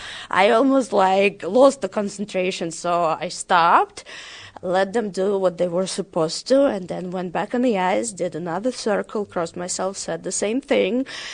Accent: Russia; when I was growing up in Russia, a lot of people used to call my grandmother, oh, you're the Jew, you're the Jew.

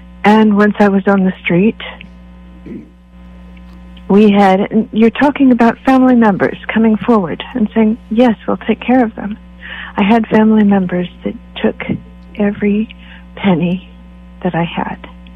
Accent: California, United States; I did make my way back to California. I was originally from California.

